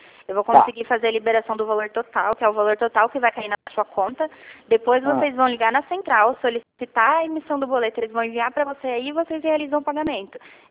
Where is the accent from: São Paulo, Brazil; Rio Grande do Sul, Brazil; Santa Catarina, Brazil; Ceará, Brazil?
São Paulo, Brazil; Hortolândia; Eu sou de Hortolândia, São Paulo.